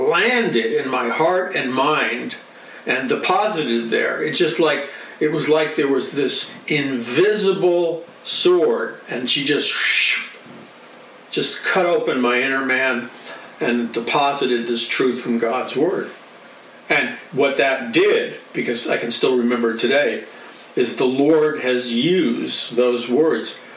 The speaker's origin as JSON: {"language": "English", "town": "New York City", "region": "New York", "country": "United States", "tie": "born or raised there", "said": "Time I was growing up in New York City, from earliest of childhood"}